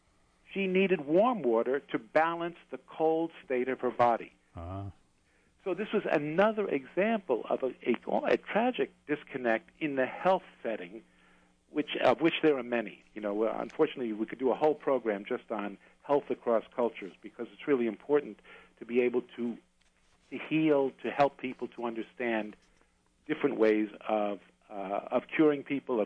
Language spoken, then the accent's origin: English; New York City, New York, United States; You know, I'm from New York City. And if you weren't seeing a therapist in New York City, they thought you were crazy, right? It was a completely different thing that we're brought up with.